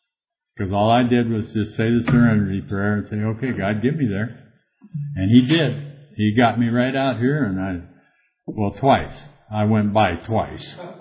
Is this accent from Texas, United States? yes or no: no; Yorba Linda, California, United States; now in Fullerton, United States; And I'm from Yorba Linda. I got sober in Fullerton.